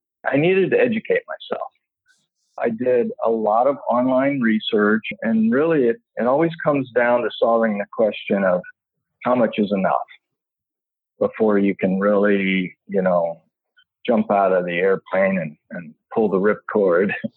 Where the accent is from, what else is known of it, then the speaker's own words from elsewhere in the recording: Florida, United States; also born or lived in Colorado; Okay, well, I was born in the USA. I grew up in Florida, so that was a warm climate. I went to school there.